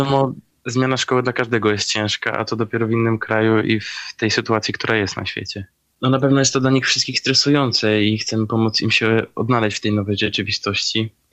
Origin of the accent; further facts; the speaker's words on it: Działdowo, Warmian-Masurian Voivodeship, Poland; Jestem z Działdowa, w województwie warmińsko-mazurskim.